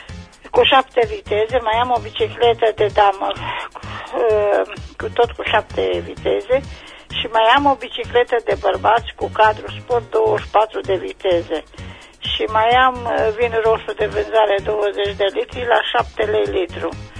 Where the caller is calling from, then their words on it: Oțelul Roșu, Galați County, Romania; din Oțelul Roșu.